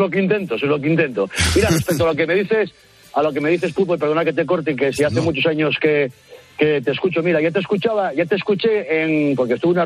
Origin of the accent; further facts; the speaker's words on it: Quintueles, Asturias, Spain; soy de un pueblecito al lado de Gijón, que se llama Quintueles, con Q.